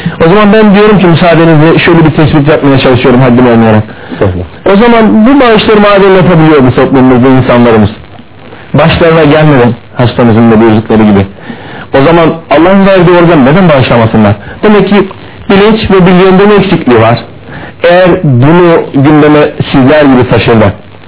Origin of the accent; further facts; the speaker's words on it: Eskişehir, Turkey; born there; 1962 Eskişehir doğumluyum.